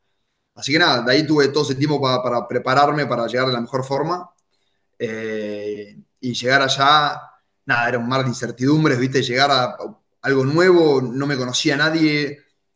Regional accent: Argentina; also born or lived in United States; yo nací en Estados Unidos, pero haber vivido en Argentina

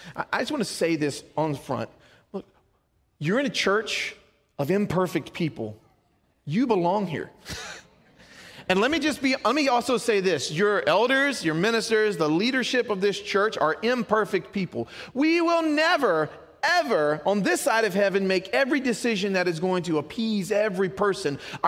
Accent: Louisiana, United States; I'm from Louisiana. We like our food shack.

